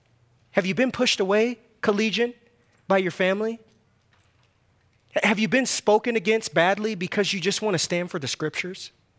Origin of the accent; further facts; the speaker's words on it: San Diego, California, United States; I can't remember my own testimony when I went back to San Diego. I'm from California. And I remember going back home